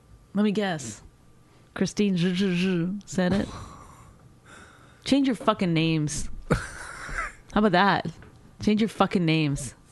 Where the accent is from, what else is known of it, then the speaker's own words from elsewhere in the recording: Canada; Because I'm Canadian.